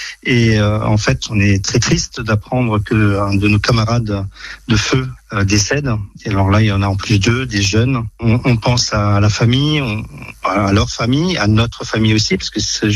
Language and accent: French; Grand Est, France; Et chez nous en Alsace, hein, bien sûr.